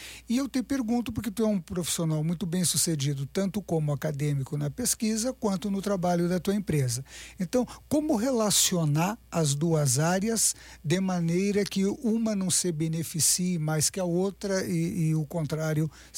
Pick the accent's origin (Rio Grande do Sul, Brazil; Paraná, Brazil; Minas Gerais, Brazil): Rio Grande do Sul, Brazil; Dom Pedrito; now in São Carlos, Brazil; Eu vim de Dom Pedrito, Rio Grande do Sul, fronteira com o Uruguai em 91. Até hoje estou aqui, não vou mais embora.